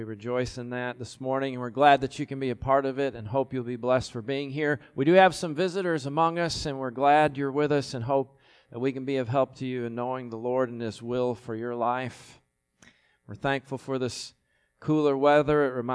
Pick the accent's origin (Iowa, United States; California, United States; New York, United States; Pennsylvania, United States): New York, United States; Buffalo; now in Houston, United States; I miss that weather that I grew up with back in the Buffalo area.